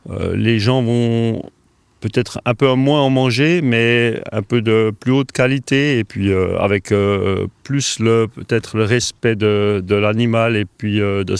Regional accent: Halle, Flemish Brabant, Belgium; je suis né à Halle, ici, et j'ai toujours vu la boucherie autour de moi

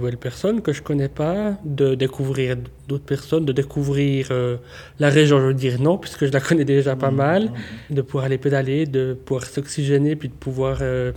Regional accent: Jura, Switzerland; now in Tavannes, Switzerland; moi je dirais que j'habite Tavannes, mais je suis jurassien, je suis né dans le canton du Jura.

